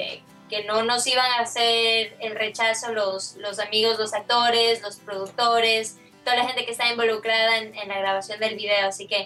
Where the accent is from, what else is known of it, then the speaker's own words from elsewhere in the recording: Quito, Pichincha, Ecuador; moved away; Yo cuando salí de Quito para venir acá, salimos a caminar por la pista para montarnos en el avión